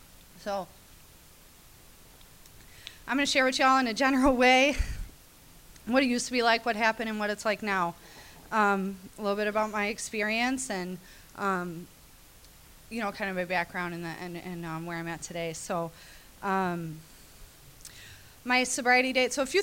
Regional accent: Chicago, Illinois, United States; So I'm from Chicago, so welcome to my Chicago friends.

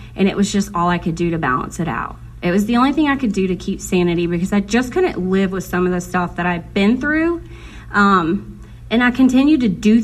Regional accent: Louisiana, United States; I was raised in Catholic schools in Louisiana. That's how our education system is.

